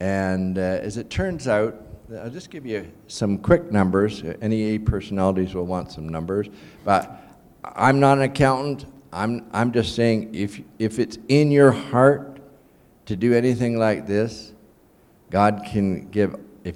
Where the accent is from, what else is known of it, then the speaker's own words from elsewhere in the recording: Lauder, Manitoba, Canada; I'm just a farm boy. I grew up in Lauder, Manitoba. It's a ghost town.